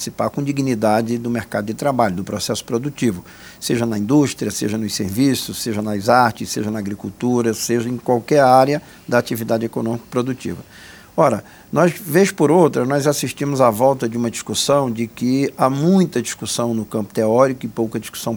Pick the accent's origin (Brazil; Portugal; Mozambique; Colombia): Brazil; Rio de Janeiro; born there; now in Pernambuco, Brazil; Eu moro em Pernambuco há 40 anos, mas nasci no Rio de Janeiro.